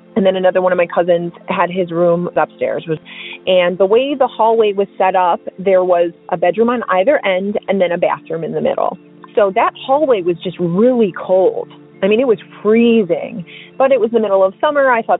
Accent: Milwaukee, Wisconsin, United States; also born or lived in Texas; I'm from Milwaukee, Wisconsin. So I had been living down in Texas with my former husband.

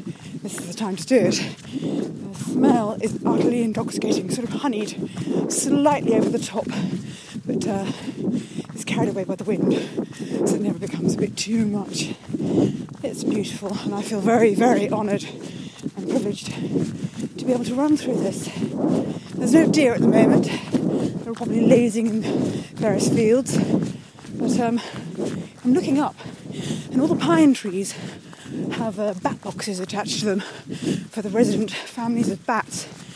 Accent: United Kingdom; me being British, bar the umbrella, I definitely dress for it.

